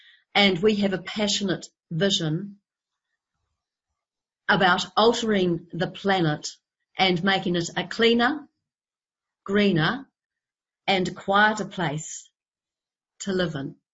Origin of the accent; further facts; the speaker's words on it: New Zealand; from New Zealand. I live in the South Island, which is the larger island.